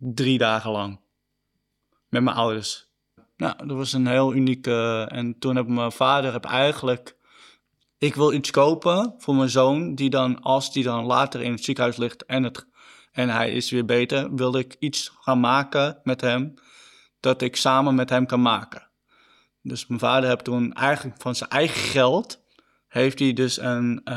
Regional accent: Limmen, North Holland, Netherlands; born there; now in Heiloo, Netherlands; Ik ben geboren in Limmen, woon nu in Heilo.

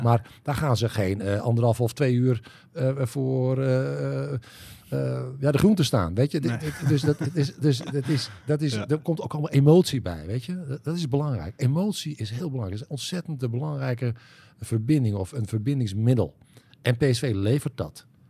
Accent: Netherlands; born there; now in North Brabant, Netherlands; Ik ben in het Westen geboren, maar ja, als ik ooit gepensioneerd raak, dan ga ik bij het VVV werken, want ik ben een echte Brabander geworden.

